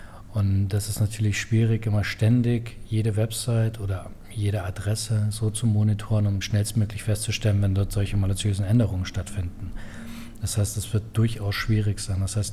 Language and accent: German; Germany; also ich komme ja aus Deutschland